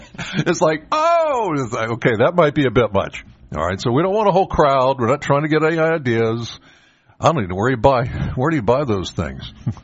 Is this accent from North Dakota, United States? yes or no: no; Penns Valley, Pennsylvania, United States; I'm from Penns Valley.